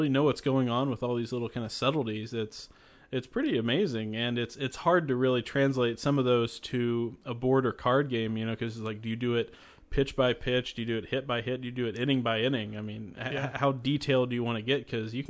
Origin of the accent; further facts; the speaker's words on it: Indianapolis, Indiana, United States; Growing up, I grew up in Indianapolis, and we lived very close to Busch Stadium.